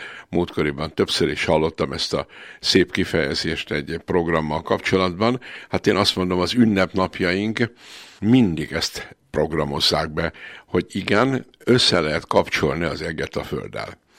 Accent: Kunszentmiklós, Bács-Kiskun, Hungary; Én Kunszem Miklósi gyerek vagyok, tehát a Kiskunság fővárosában születtem

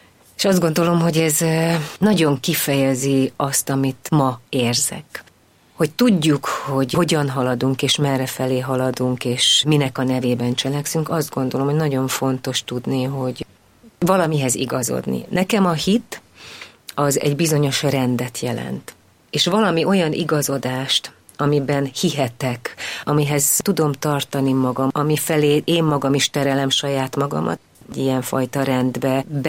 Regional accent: Gyöngyös, Heves, Hungary; 1966-ban születtem Gyöngyösön, a nővérem 4 évvel idősebb nálam, édesapám bíró volt akkor Gyöngyösön

